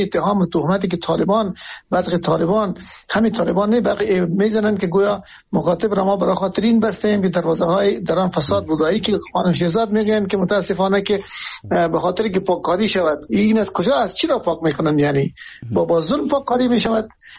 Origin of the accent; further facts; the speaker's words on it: Afghanistan; ما همه از افغانستان هستیم